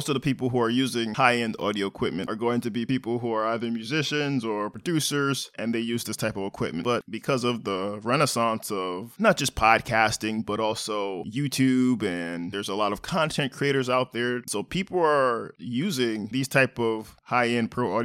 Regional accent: Bronx, New York, United States; And I grew up in the Fordham area of the Bronx, and if you're familiar with that area along Fordham Road, there used to be a record store called Record Explosion

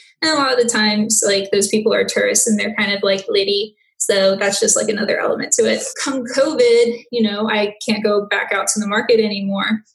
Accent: New Orleans, Louisiana, United States; And yeah, I'm from New Orleans and I started up my studio as of 3 months ago, officially with that LLC.

